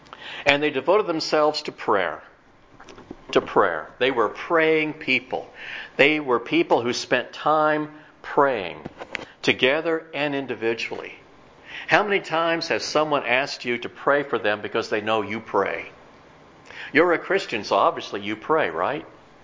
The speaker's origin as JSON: {"language": "English", "region": "Illinois", "country": "United States", "tie": "born or raised there", "said": "Growing up in Central Illinois, I looked at the solution to many things from a Midwest viewpoint."}